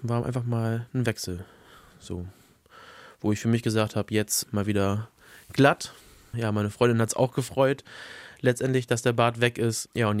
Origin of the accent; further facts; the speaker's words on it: Bremen, Germany; ganz, ganz bisschen auch in Walle, in meiner Heimat.